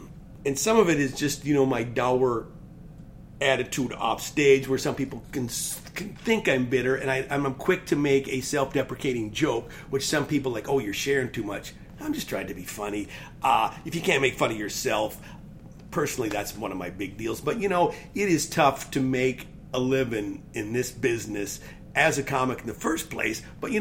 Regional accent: Wisconsin, United States; I grew up in a small town in Wisconsin and about an hour from the Twin Cities. So I was a Minneapolis comic. And I still call that home.

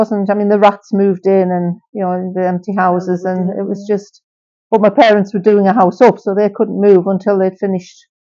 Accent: Hamsteels, North East England, United Kingdom; born there; I was born in Hamsteels, which was a good village of 64 houses.

